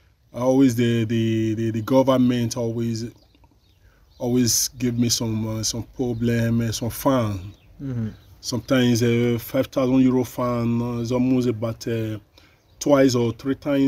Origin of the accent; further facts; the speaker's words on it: Nigeria; now in Italy; I'm from Nigeria.